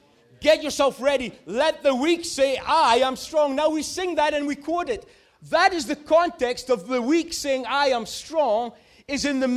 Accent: Peterhead, Scotland, United Kingdom; Yes, we're from Peterhead.

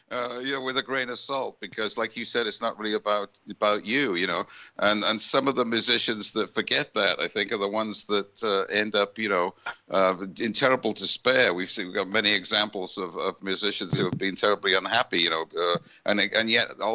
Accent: Wales, United Kingdom; I grew up in Wales.

